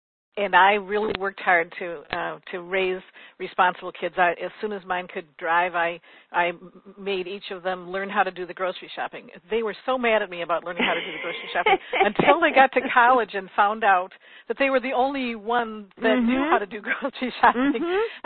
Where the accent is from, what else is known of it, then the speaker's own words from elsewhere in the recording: Madison, Wisconsin, United States; because she went to UW-Madison, which was my hometown.